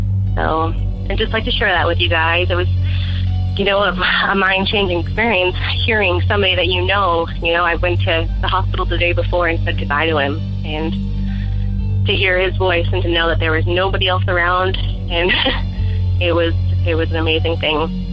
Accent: Washington, United States; I'm from Washington State.

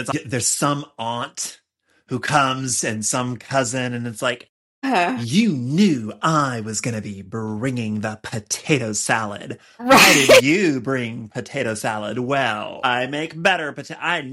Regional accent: Texas, United States; I grew up in the South and Texas, and like family holiday meals, there's like a hierarchy structure to it.

